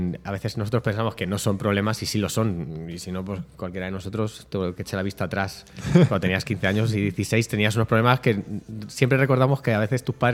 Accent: Madrid, Community of Madrid, Spain; born there; mi padre gallego, mi madre cántabra, o sea, la gente del norte es una gente muy potente, aunque yo nací aquí en Madrid, pero sé que traigo de por ahí esas raíces.

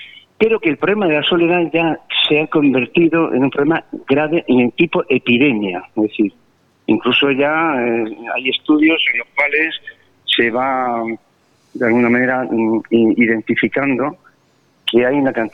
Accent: Cartagena, Region of Murcia, Spain; No soy de Lorca, sino vengo de Cartagena.

